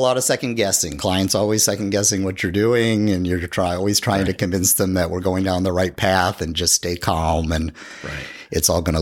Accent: Amesbury, Massachusetts, United States; also born or lived in Rhode Island; now in Florida, United States; I was born and raised in Amesbury, Massachusetts, which is a small town north of Boston. And I lived in New England. I went to college there in Rhode Island.

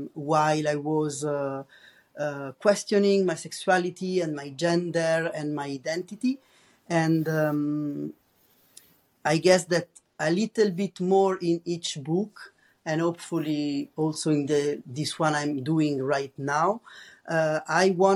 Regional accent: Rome, Lazio, Italy; English is a second language; especially maybe we are from Rome. And so we are like, oh, whatever, this is whatever.

